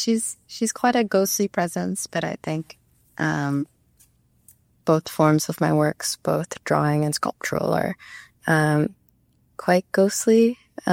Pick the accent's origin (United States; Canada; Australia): Canada; first language Cantonese; English is a second language; I was born and raised in Canada, but my parents are from Hong Kong, so they both speak Cantonese. I'm the first child as well, so at a very technical level, like Cantonese is my first